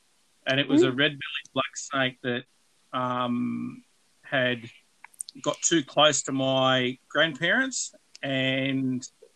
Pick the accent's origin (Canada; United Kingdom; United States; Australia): Australia; Victoria; I grew up in Victoria. I was the youngest person to hold their venomous snake license in Victoria.